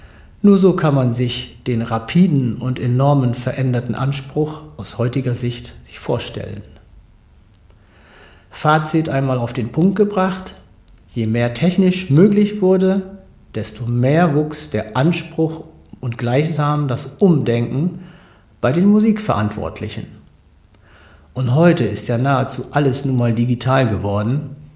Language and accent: German; Bottrop, North Rhine-Westphalia, Germany; in meiner Heimatstadt Bottrop